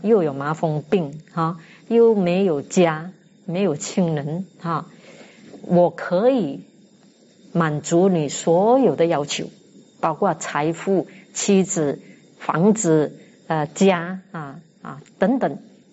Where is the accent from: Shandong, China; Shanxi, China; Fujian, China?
Fujian, China; 第四天就是我们福建人最喜欢初九拜的那个第四天哈